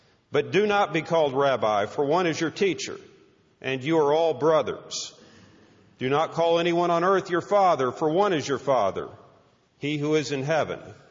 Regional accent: Texas, United States; I have to also say that as both a lawyer and as a Texan

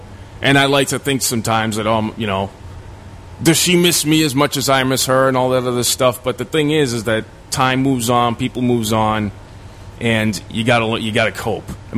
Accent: Watertown, Massachusetts, United States; I mean, I grew up in Watertown, the scene

